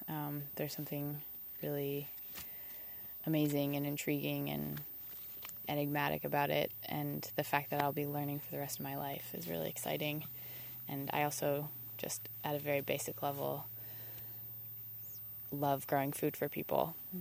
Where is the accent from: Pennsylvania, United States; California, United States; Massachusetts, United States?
California, United States; seeing as though I grew up in the Bay Area.